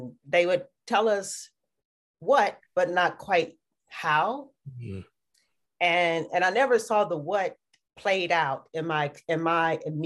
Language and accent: English; Murfreesboro, Tennessee, United States; I am originally from Tennessee, Murfreesboro, Tennessee, a small town, 20-25 minutes east of Nashville. It's one of those towns where everybody knows everybody.